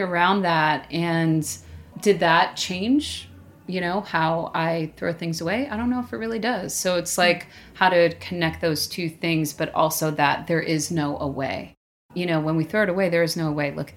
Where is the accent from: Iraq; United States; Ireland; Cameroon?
United States; Staten Island, New York; P.S. I grew up in Staten Island, so I take that very personally.